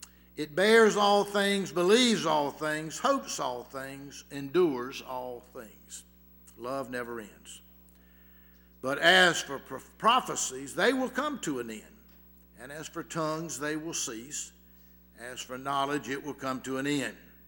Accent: Albany, Georgia, United States; You know, growing up in Albany, because if I'm here very long, you're going to hear some more Albany stories.

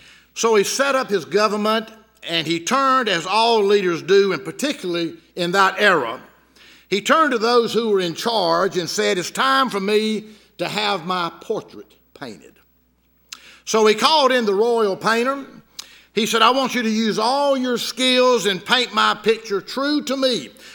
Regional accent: Fitzgerald, Georgia, United States; born there; I was born in Ben Hill County, Fitzgerald, Georgia. Now, that's the center of southeast Georgia, the colony city, and the home of beautiful women.

